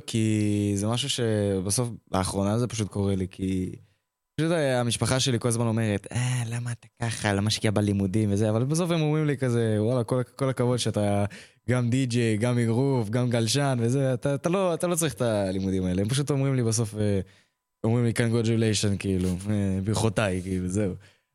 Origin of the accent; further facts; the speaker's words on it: Ukraine; now in Israel; אני ברחתי עכשיו מאוקראינה, זהו.